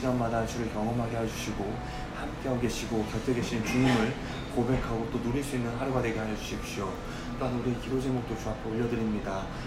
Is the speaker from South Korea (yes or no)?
yes; Daejeon, South Korea; 저희 집은 대전인데